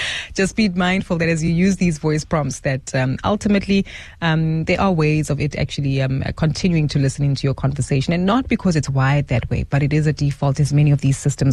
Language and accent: English; South Africa; So what does it mean for us as South African customers of Apple products?